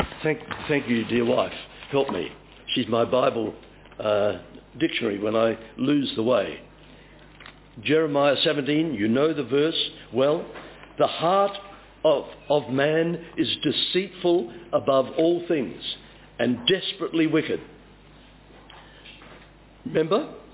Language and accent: English; Barmera, South Australia, Australia; born there; You cannot help where you were born. I was born in Barmra on the River Murray. That was my entrance into the world.